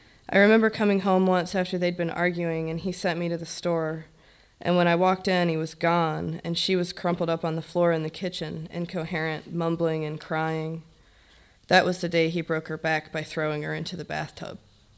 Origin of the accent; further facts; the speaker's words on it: Waynesboro, United States; Growing up in a dysfunctional alcoholic household in Waynesboro is akin to being in a war zone, I suppose.